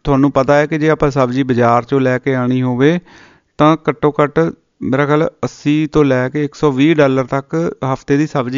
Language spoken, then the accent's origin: Punjabi; Punjab, India; ਪੰਜਾਬ ਦੇ ਵਿੱਚ ਆਪਾਂ ਜੰਮੇ ਪਲੇ ਹਾਂ